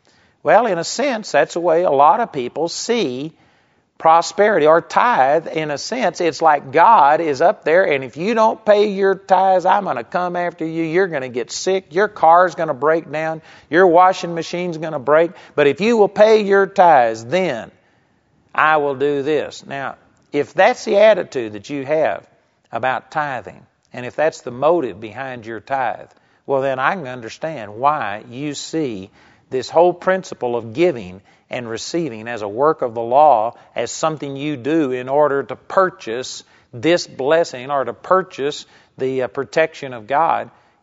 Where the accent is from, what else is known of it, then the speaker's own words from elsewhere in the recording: Texas, United States; I grew up in Texas, and I went to a small little Baptist church